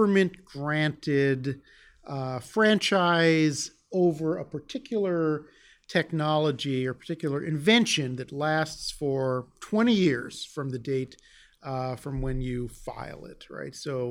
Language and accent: English; Irving, Texas, United States; from about the age of 13, I lived outside of Dallas in a town called Irving, where I went to high school, and then came here to Houston for college